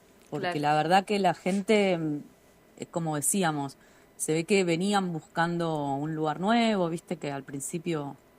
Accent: Buenos Aires, Argentina; moved away; Yo, como te decía, soy de Buenos Aires

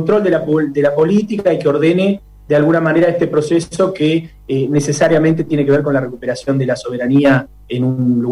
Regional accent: Zapala, Neuquén, Argentina; un gusto también para toda la audiencia de mi pueblo, de Zapala.

